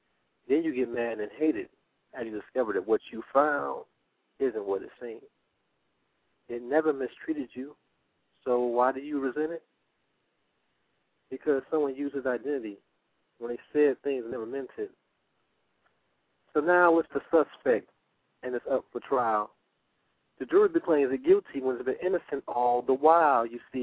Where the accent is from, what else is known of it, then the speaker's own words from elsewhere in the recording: Cleveland, Ohio, United States; now in Chicago, United States; I'm from Cleveland, but right now I'm in Chicago.